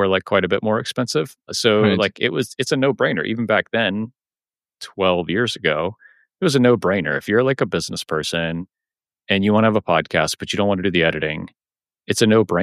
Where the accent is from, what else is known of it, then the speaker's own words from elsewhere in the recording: United States; first language English; I, as a American native English speaking person, have an advantage just because, you know, English is the kind of universal language of business.